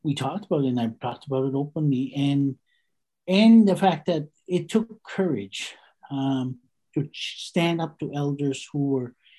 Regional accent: Eskasoni, Nova Scotia, Canada; And I'm an Indian day school survivor. I spent 10 years in the Indian day school in Eskasoni.

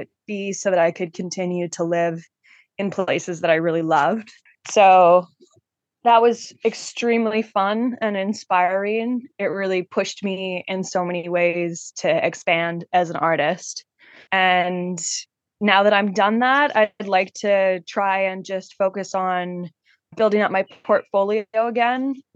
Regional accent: Denman Island, British Columbia, Canada; I grew up on Denman Island

